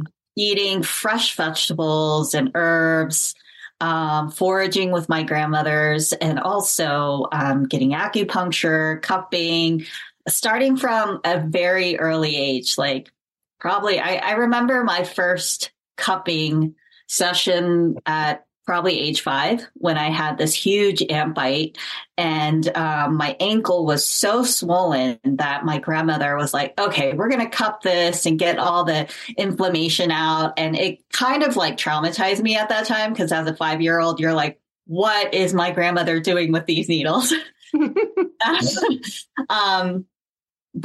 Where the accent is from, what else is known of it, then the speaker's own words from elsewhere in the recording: Dallas, Texas, United States; was born and raised in Dallas, Texas. And, you know, one of the few kind of Asians in Dallas at that time.